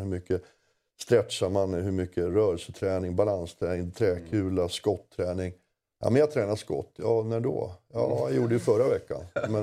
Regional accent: Luleå, Norrbotten County, Sweden; Jag kommer från Luleå.

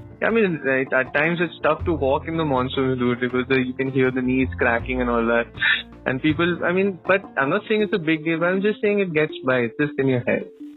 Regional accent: Jamshedpur, Jharkhand, India; So I grew up in Jamshedpur, okay, and in Jamshedpur we have grounds everywhere and anywhere.

